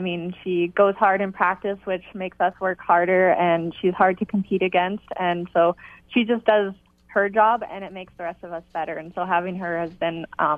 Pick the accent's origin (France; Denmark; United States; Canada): Canada; Alberta; I am from Alberta.